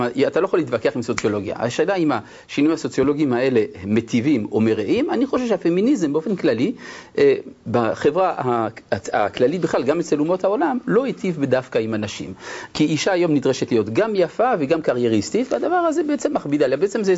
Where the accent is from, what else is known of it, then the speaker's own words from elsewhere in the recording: Jerusalem, Jerusalem District, Israel; אני זוכר עוד בילדותי כשהייתי מסתובב ברחובות שכונת הבוחרים בירושלים